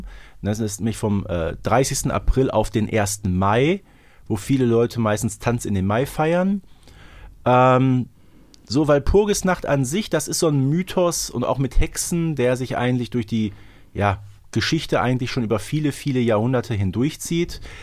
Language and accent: German; Herten, North Rhine-Westphalia, Germany; Die letzte Hexe aus meiner Heimatstadt Herten, 1706.